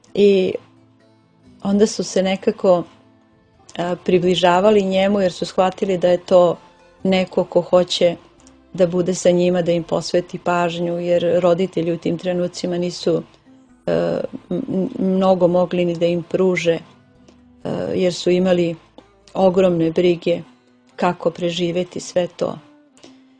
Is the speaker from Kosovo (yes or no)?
yes; Orahovac, Prizren District, Kosovo; pita odakle ste, mi kažemo iz Orahovca